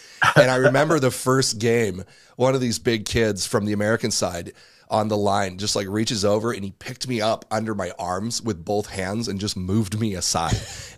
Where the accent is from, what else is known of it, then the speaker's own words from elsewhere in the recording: Mexico; I kind of missed that originally growing up in Mexico.